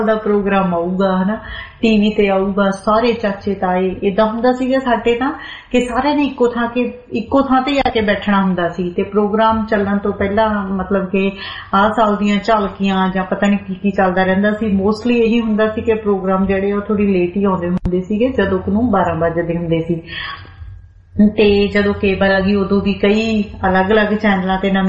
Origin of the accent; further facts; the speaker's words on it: Ludhiana, Punjab, India; ਪੁੱਤ ਕਿੱਥੋਂ ਆ ਮੈਂ ਕਿਹਾ ਜੀ ਲੁਧਿਆਣੇ ਤੋਂ